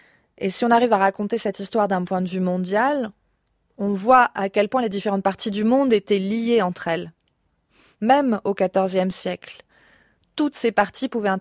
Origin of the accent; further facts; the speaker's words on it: Canada; J'ai grandi au Canada, j'avais voyagé en Europe, mais je n'avais eu aucune expérience de l'Asie.